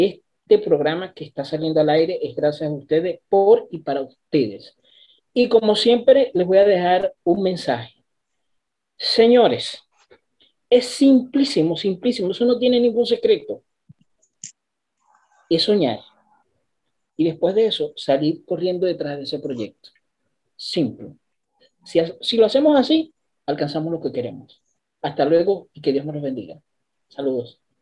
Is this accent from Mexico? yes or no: no; Venezuela; Una de las características que sobresalta o resalta como venezolano es esa, es lo entregado que somos